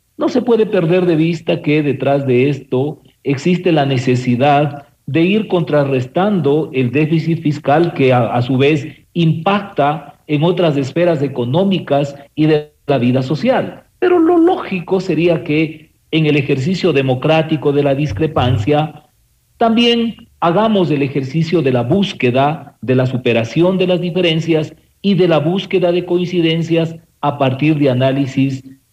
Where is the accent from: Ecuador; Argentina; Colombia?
Ecuador; en general como ecuatorianos